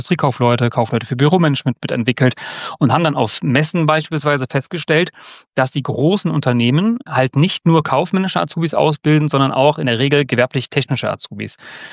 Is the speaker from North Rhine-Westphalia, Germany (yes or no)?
yes; Cologne, North Rhine-Westphalia, Germany; Wir kommen ja aus Köln